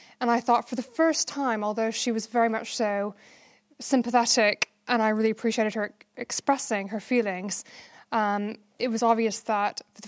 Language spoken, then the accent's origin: English; United States; moved away as an adult; now in United Kingdom; I'm an American who's made Britain my home since 2000, so for 16 years.